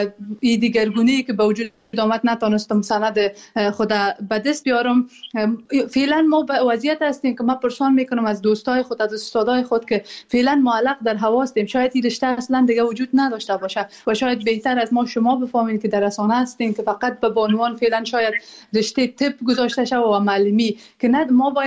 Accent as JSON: {"language": "Persian", "country": "Afghanistan", "moved": "yes", "said": "ما که در بیرون از افغانستان هستیم"}